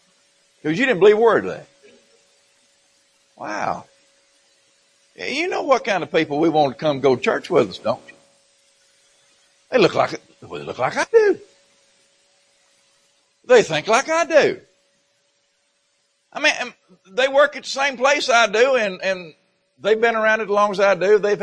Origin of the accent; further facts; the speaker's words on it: the South, United States; I'm American by birth, Southern by the grace of God.